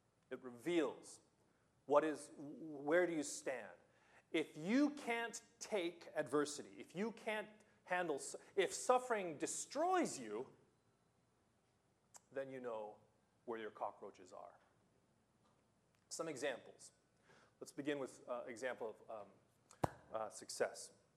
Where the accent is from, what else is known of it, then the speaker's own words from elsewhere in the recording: California, United States; now in Japan; So I grew up in California, and I got lucky.